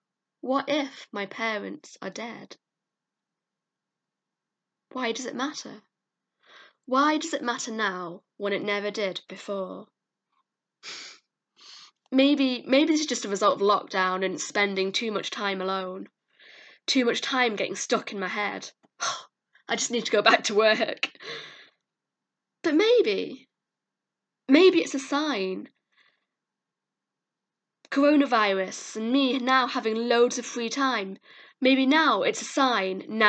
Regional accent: York, Yorkshire and the Humber, United Kingdom; Growing up, people were always asking me, "Where are you from?" I hate that question. I'd say York, and they'd laugh and go, "No, where are you really from? What's your heritage?"

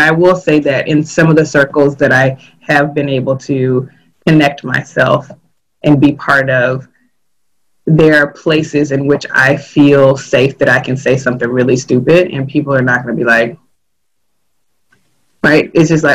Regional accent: Houston, Texas, United States; Because growing up in Texas, I think that there, even in Houston, where it's very blue

